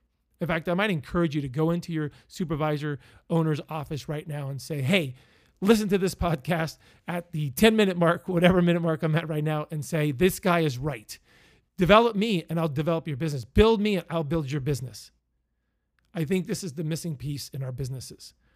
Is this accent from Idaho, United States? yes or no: no; Pennsylvania, United States; So if I'm talking too fast, because I am from Pennsylvania, I do apologize.